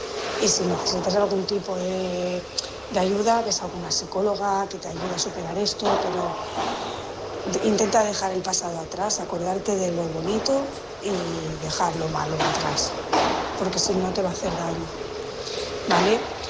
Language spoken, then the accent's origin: Spanish; Barcelona, Catalonia, Spain; de Barcelona.